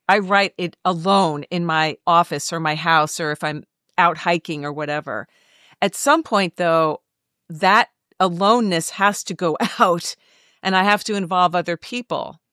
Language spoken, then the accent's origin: English; United States; Many of us, listen, we grew up in America where individualism is prized, where we are taught you can figure it out, right?